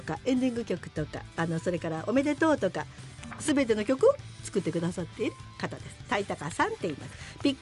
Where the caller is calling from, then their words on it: Utsunomiya, Tochigi, Japan; 生まれ育ちは宇都宮ですが、今東京都板橋区に住んでいます。東上線では成増駅が近いですね。